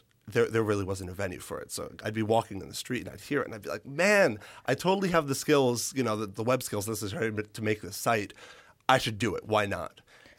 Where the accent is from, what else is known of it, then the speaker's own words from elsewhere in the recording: New York, United States; Essentially, I'm from New York, and I was a big fan of Overheard in New York.